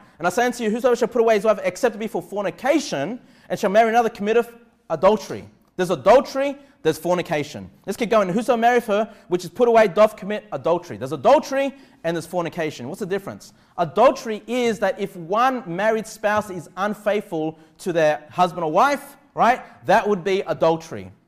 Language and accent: English; Australia; born there; I was born in Australia, so, you know, I've not experienced this